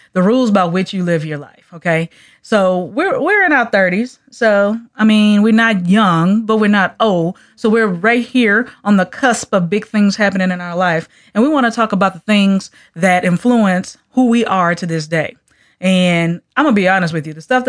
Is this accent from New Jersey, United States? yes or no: no; Louisiana, United States; Of course, I'm from Louisiana, so I want to hear something that got a little beat to it as well.